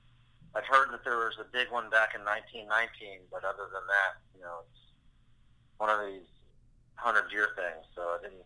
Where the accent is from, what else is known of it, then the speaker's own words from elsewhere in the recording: Houston, Texas, United States; also born or lived in Huntington Beach / Newport Beach / New Jersey; now in Rockport, United States; I've lived in Houston. I grew up in Houston. Lived in California, from Huntington Beach and Newport Beach, and lived a little bit in New Jersey, and here in Rockport.